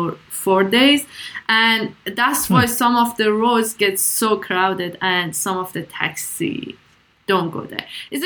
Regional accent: Iran; now in United Kingdom; I grew up in Iran, and for me, Nowruz is important. Like before moving to the UK, I didn't really celebrate it.

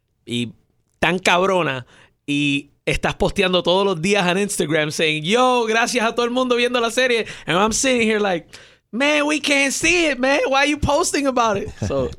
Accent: Massachusetts, United States; Guys, man, I'm telling you, you know, I'm from Massachusetts.

